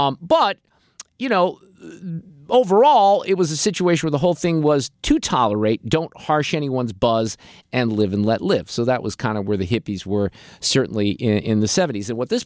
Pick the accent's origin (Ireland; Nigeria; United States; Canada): United States; Boulder Creek, California; In the 70s, there were a lot of 60s residue, as we called it in my hometown. And that was Boulder Creek in Santa Cruz Mountains and back down in Santa Cruz itself.